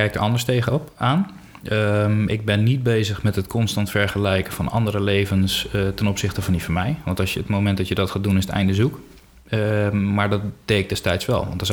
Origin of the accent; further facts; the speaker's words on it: Curaçao; born there; Ja, maar ik ben geboren op Curaçao, dat kenden we daar niet.